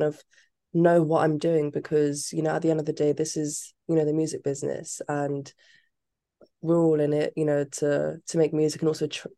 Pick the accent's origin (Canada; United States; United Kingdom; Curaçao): United Kingdom; London; I'm a Londoner, like I was born and raised in London. So but like my background is half Italian, half Nigerian. And I would say like I am definitely like connected to my roots.